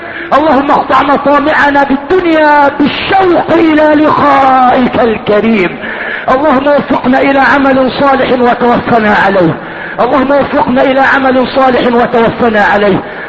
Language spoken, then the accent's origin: Arabic; Egypt; اللهم اجعل بلدنا مصر